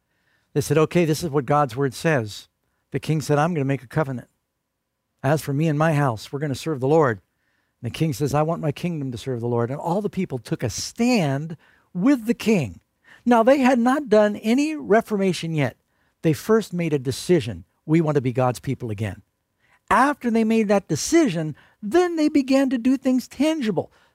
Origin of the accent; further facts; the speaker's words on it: New York City, New York, United States; I grew up in New York City. We barely speak English where I grew up.